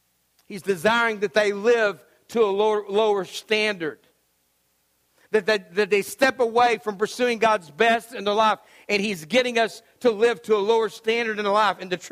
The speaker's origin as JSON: {"language": "English", "country": "United States", "said": "I mean, I'm from America, for crying out loud."}